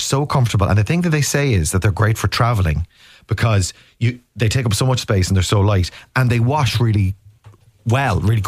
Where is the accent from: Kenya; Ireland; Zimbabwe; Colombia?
Ireland; Ballina, Connacht; I'm from Ballina.